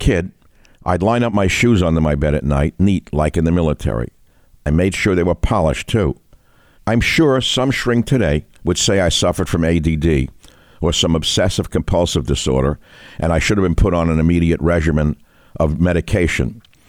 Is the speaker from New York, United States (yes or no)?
yes; New York City, New York, United States; You know, growing up in the Bronx as I did, I was the man child in the promised land.